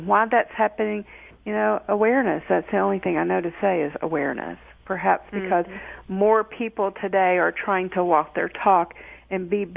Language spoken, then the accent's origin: English; Alabama, United States; I'm from Alabama, and my parents were third cousins, you know. And I'm Cherokee